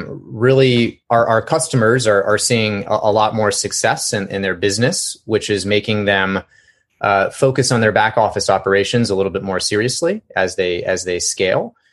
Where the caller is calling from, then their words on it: DC metro area, United States; So I'm calling you from the DC metro area, and thanks for having me.